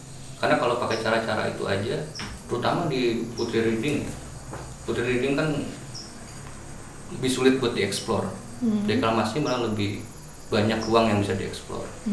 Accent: Banten, Indonesia; now in Malang, Indonesia; Asalnya Banten tuh.

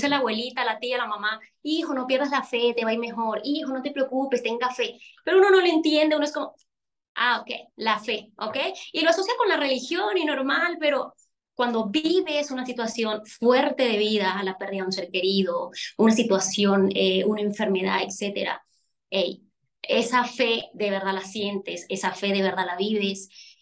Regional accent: Venezuela; moved away as an adult; now in Mexico; Soy venezolana exactamente como dijiste. En este momento estoy en México. Ok, tengo 2 años viviendo en México. Me vine para acá como refugiada y aquí estoy.

